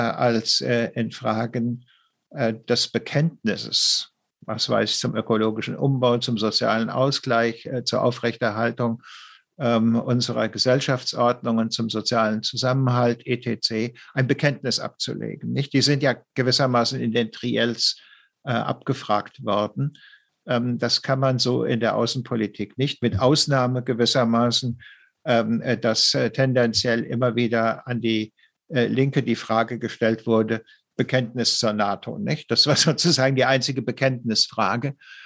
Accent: Frankfurt am Main, Hesse, Germany; Aus dem Raum Frankfurt am Main.

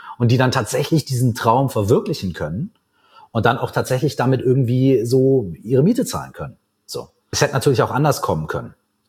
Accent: Minden, North Rhine-Westphalia, Germany; meinen allerersten Auftritt habe ich dann gehabt auf dem Stadtfest bei uns in Minden. Da gab es eine Bühne, da durfte sich jeder anmelden, der was machen wollte.

